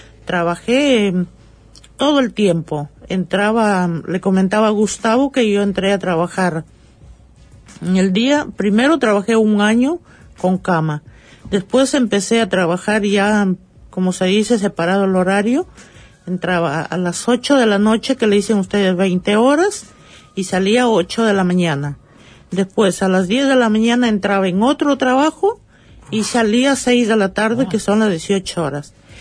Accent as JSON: {"language": "Spanish", "town": "Chiclayo", "region": "Lambayeque", "country": "Peru", "moved": "yes", "said": "Mira, yo soy del departamento Lambayeque, pero vivo en la ciudad de Chiclayo, que es una provincia."}